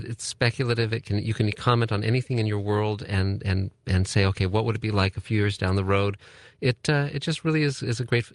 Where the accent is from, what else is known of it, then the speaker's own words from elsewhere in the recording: Santa Monica, California, United States; I was born in Santa Monica, California. So I'm a local.